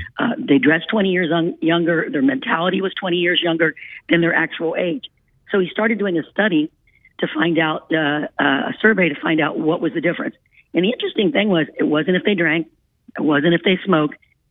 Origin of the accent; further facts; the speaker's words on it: Kentucky, United States; You know, I'm from Kentucky, and when you go back to Kentucky and you see somebody 65